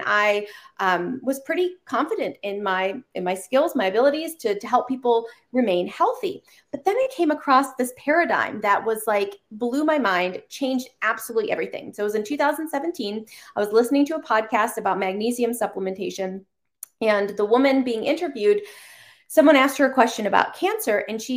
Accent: Michigan, United States; now in California, United States; I am originally from Michigan, and we've moved around a little bit and have, moved to California about 5 or 6 years ago.

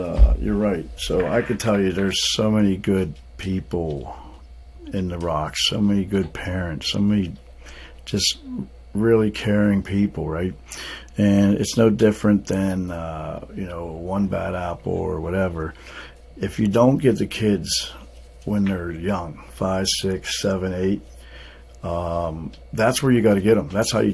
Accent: Pittsburgh, Pennsylvania, United States; Because, I mean, I grew up in Pittsburgh. I grew up in a city, but, like, this is my home.

